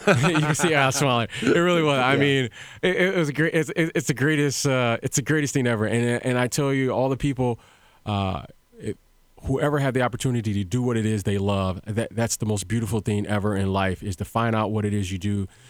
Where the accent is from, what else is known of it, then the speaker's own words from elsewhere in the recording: Detroit, Michigan, United States; You know, growing up in Detroit, I had opportunity to watch Isaiah Thomas early.